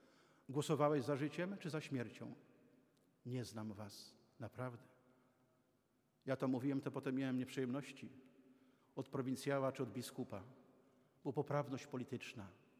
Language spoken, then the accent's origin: Polish; Rzeszów, Subcarpathian Voivodeship, Poland; ja pochodzę z Rzeszowa.